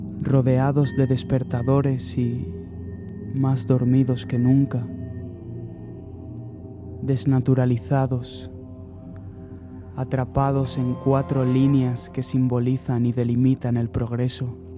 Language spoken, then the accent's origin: Spanish; Alicante, Valencian Community, Spain; ahora en cuanto vuelva a Alicante, cuando pueda volver a mi tierra, ya me sentaré con ellos